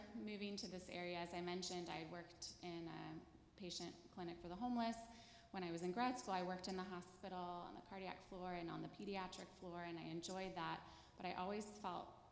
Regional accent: Harrisonburg, Virginia, United States; I grew up in the Harrisonburg, Virginia area, and both of my parents were college professors, one at Eastern Mennonite University and the other at James Madison University.

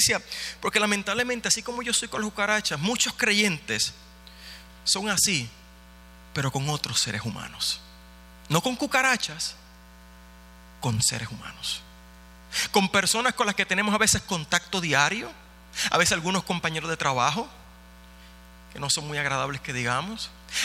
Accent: Puerto Rico; Y será por la experiencia que yo tengo de donde yo vengo en Puerto Rico.

